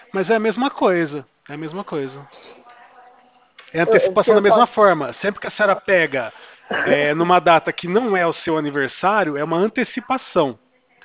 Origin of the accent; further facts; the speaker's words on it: Porto Ferreira, São Paulo, Brazil; eu sou de Porto Ferreira.